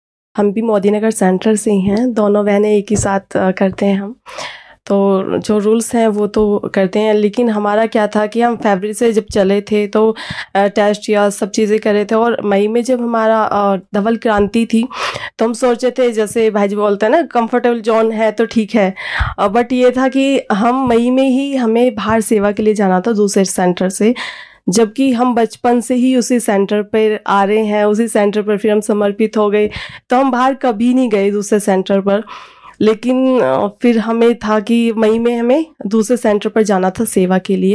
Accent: Silvassa, Dadra and Nagar Haveli and Daman and Diu, India; मैं सिलवासा से हूँ। … गुजरात चूर सिलवासा से हूँ।

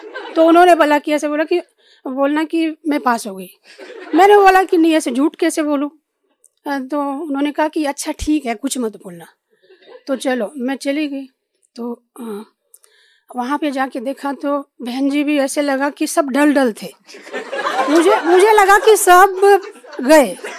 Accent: Bangalore, Karnataka, India; और मैं बेंगलोर से हूँ.

